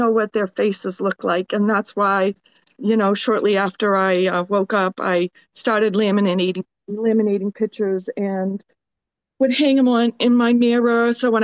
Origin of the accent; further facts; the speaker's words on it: Maine, United States; I'm from Maine.